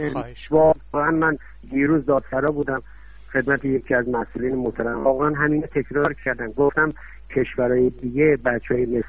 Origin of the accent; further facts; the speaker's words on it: Iran; من با هیچ دنیایی عوض نمی کنم خاک این کشور منو، چون توش من بزرگ شدم